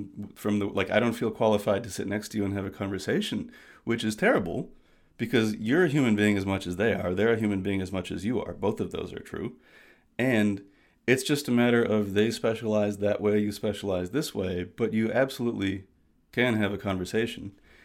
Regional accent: Chicago, Illinois, United States; now in New York, United States; I live in New York now, but I'm from the Chicago area and she's from Ohio.

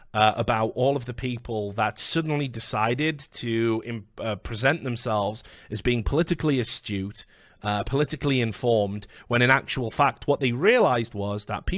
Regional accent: United Kingdom; And I get to say that as a British person because we stood alone for 3 fucking years while the world watched.

